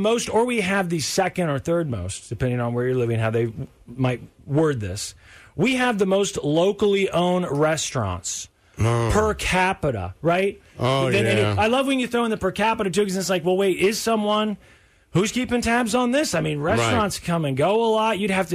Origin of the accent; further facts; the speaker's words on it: Kansas City, United States; Look, I'm from Kansas City.